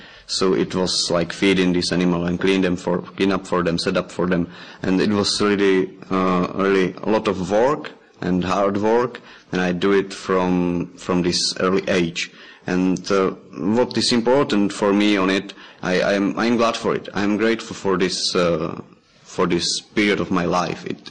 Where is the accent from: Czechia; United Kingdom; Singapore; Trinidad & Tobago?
Czechia; English is a second language; and I'm from Czech Republic.